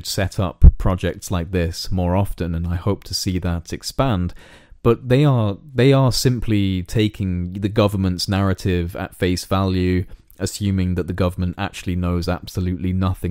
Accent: United Kingdom; And I speak as a citizen of the United Kingdom when I say that the conversation taking place in my home country in relation to this issue is completely non-existent.

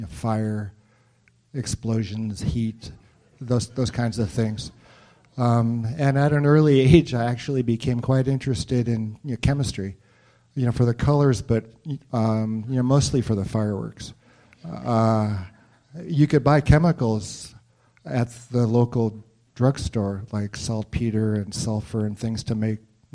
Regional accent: Los Angeles, California, United States; And I was born in Los Angeles, raised in the San Fernando Valley in the, you know, 50s and 60s.

